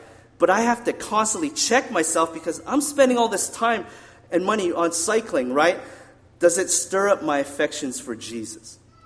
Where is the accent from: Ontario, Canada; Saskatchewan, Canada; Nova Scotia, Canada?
Saskatchewan, Canada; Regina; When I was growing up in Regina, I was like 8 or 9 years old, and the Queen Elizabeth came to visit our little city, right?